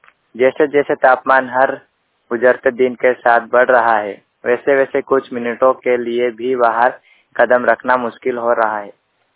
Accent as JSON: {"language": "Hindi", "region": "Bihar", "country": "India", "said": "बरौनी जिले के ग्राम पंचायत अंजराड़ा का निवासी हूँ।"}